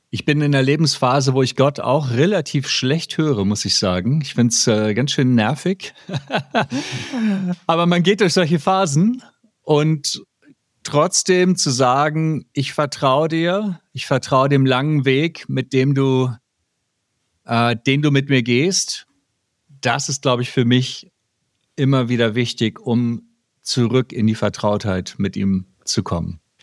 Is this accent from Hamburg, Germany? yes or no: yes; Hamburg, Germany; aus Hamburg